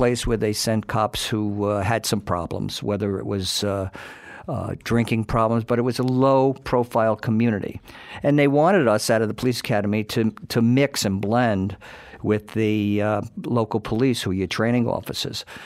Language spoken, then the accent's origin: English; Brooklyn, New York, United States; Well, I grew up in Brooklyn. I grew up over in Brownsville, East New York, Brownsville.